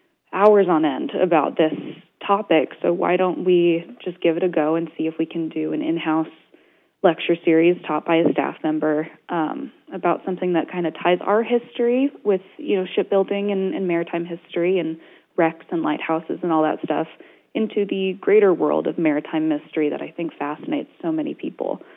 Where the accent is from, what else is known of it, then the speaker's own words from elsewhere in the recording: Las Vegas, Nevada, United States; now in Coos Bay, United States; I grew up in Las Vegas, Nevada, so very far away from water and all things maritime